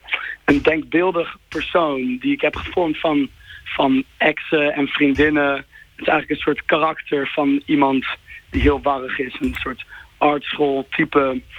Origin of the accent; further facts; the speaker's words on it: Amsterdam, North Holland, Netherlands; Ik ben een songwriter uit Amsterdam.